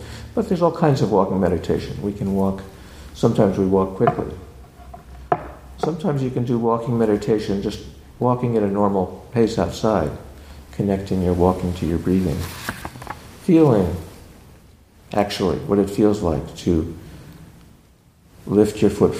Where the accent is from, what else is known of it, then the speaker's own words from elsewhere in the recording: Pennsylvania, United States; I grew up near the Blue Mountains in Pennsylvania.